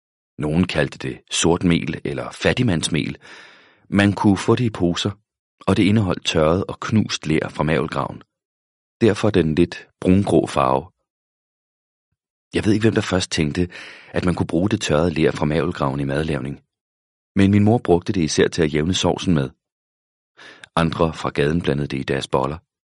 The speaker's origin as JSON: {"language": "Danish", "town": "Gram", "region": "Region of Southern Denmark", "country": "Denmark", "tie": "born or raised there", "said": "Graver man i jorden i min barndomsby, kan man finde potteskår og bronzesmykker fra gamle dage. Sådan noget kan man finde mange steder, men graver man lidt dybere, risikerer man i Gram at støde på fossilet af en stor fisk."}